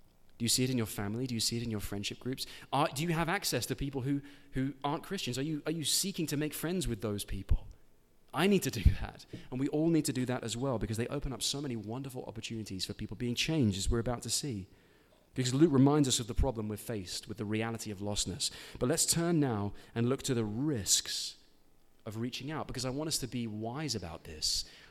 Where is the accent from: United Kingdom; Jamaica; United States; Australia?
United Kingdom; England; Now, I'm from England. Inviting yourself over somewhere is not okay. It is a social faux pas.